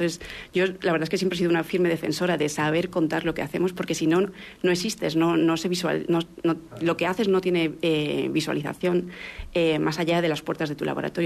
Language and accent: Spanish; Spain; los que venimos de fuera, sobre todo los que venimos de España